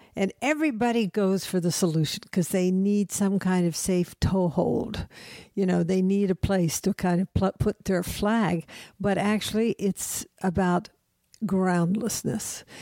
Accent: the South, United States; this really comes out of the fact that I'm from the South

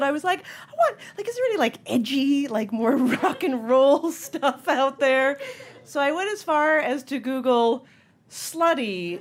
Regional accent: Canada; now in United States; And I stand before you, too, as a Canadian who does not have citizenship yet. I am just on a green card.

